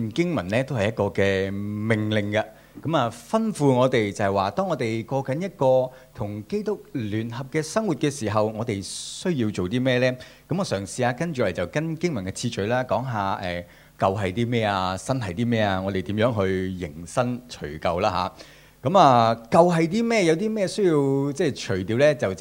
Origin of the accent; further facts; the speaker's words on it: Guangdong, China; 我哋大掃除咧，我哋廣東人就稱為呢個洗邋遢啦